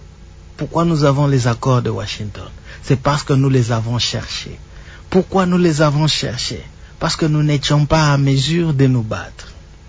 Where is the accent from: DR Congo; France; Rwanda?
DR Congo; Nous sommes Congolais. Nous avons besoin de la paix. Moi, j'ai vécu la guerre.